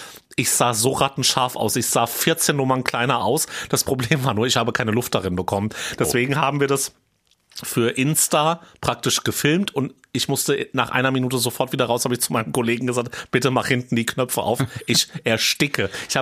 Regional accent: Hesse, Germany

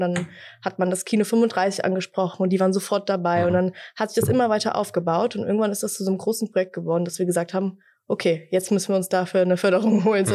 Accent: Siegburg, North Rhine-Westphalia, Germany; now in Fulda, Germany; Eigentlich komme ich aus NRW, genau, geboren in Siegburg und dann fürs Studium hier nach Fulda gekommen.

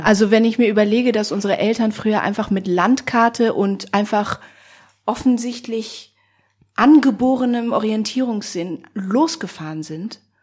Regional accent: Hamburg, Germany; now in Wuppertal, Germany; ich wohne in Wuppertal, aber ich komme aus Hamburg.

